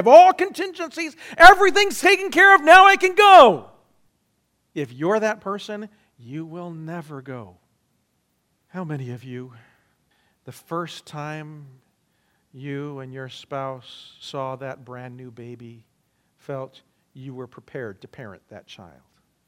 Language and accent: English; Arizona, United States; because I grew up in Arizona, and I grew up around water